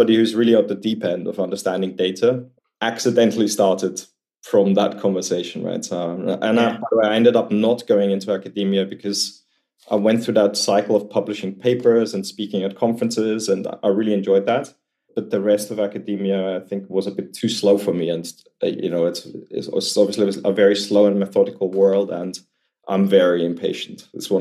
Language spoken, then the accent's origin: English; Vienna, Austria; moved away as an adult; now in United Kingdom; I was born and raised in Vienna, in Austria, for the first sort of 18 years of my life. Then had to do a little time out in the army, like we do over there, and then got on a plane to go to university in the UK